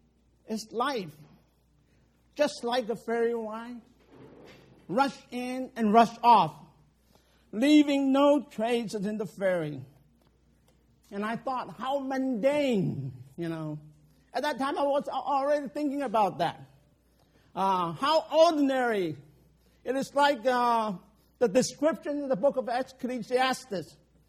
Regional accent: Hong Kong; I grew up in Hong Kong.

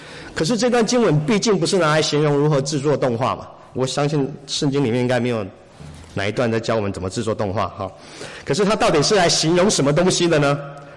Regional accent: Taiwan; moved away as an adult; now in Los Angeles, United States; 我来自台湾。我1997年的时候来到美国就读大学，那个时候我的主修是艺术。

